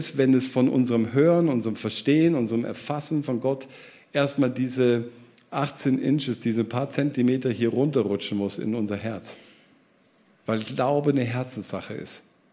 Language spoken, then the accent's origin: German; Germany; Es ist auch heute noch, auch wenn wir als Deutsche nicht ganz so leben